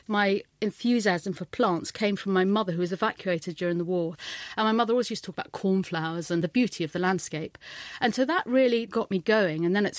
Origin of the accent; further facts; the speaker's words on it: London, United Kingdom; given that I grew up in London.